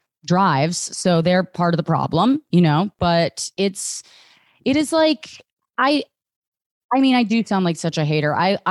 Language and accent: English; Virginia, United States; I grew up in right outside of DC.